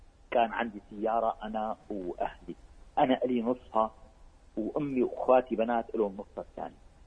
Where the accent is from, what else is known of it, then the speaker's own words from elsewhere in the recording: Syria; now in United Arab Emirates; ظروف سوريا ونحن من سوريا بتعرف، بال 2012 جينا لهون على الإمارات